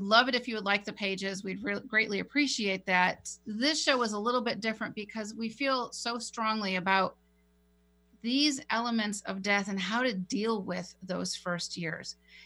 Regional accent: Rancho Bernardo, California, United States; Well, like in my, near my hometown in Rancho Bernardo

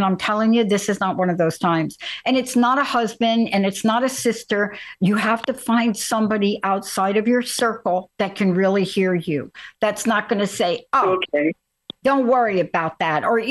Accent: Bronx, New York, United States; I knew, because I'm from the Bronx.

